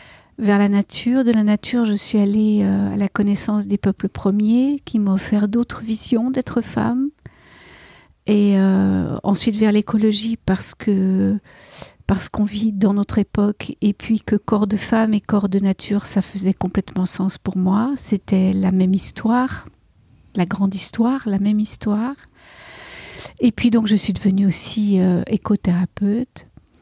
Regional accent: Geneva, Switzerland; j'étais une Suissesse, donc ça veut dire que je suis une fille des montagnes. du lac et des montagnes, je suis née à Genève

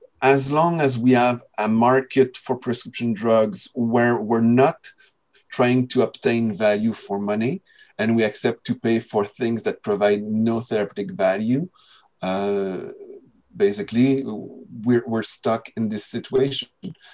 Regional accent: Canada; I'm Canadian

